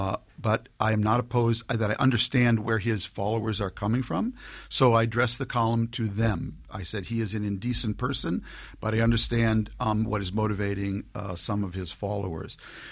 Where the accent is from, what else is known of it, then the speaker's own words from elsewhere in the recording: Minnesota, United States; My book is really addressed to and ends up in the community where I grew up in Minnesota.